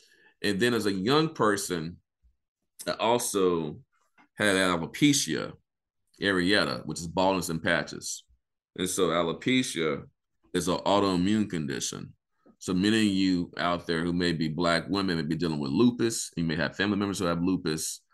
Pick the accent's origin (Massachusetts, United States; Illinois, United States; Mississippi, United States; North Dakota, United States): Mississippi, United States; Vicksburg; I grew up in Mississippi. I got exposure to EJ issues, environmental justice issues as a kid. Now, when I grew up, you know, in Vicksburg, Mississippi, I lived near the river